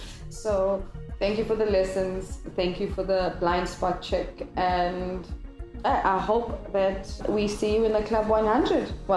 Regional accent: Durban, KwaZulu-Natal, South Africa; I'm an entrepreneur from Durban, South Africa.

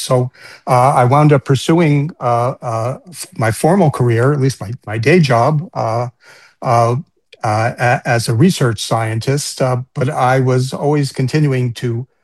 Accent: Boston, Massachusetts, United States; My influences growing up in the Boston area, we had a radio station, WBCN

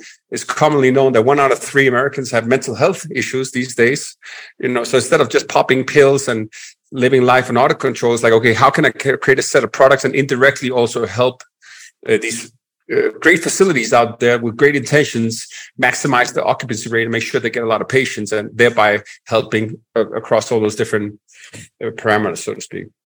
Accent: Denmark; English is a second language; I'm originally from Denmark, Europe, hence the accent, northern part of Europe with the Vikings.

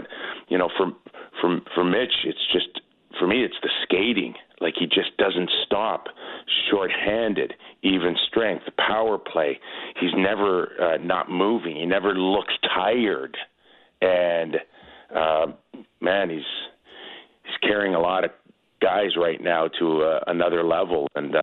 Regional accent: Toronto, Ontario, Canada; born or raised there

